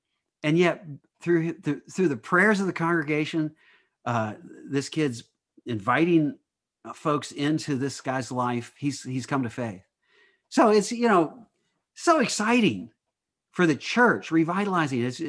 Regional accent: United States; And I'm an American and I don't ride the tube

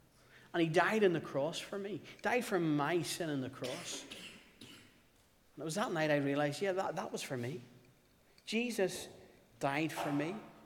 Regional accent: Belfast, Northern Ireland, United Kingdom; I was brought up in East Belfast, and you might think, well, you don't really sound as if you're from East Belfast. You see, my mum was from Londonderry, and my dad was from a little place called Victoria Bridge outside Strabane.

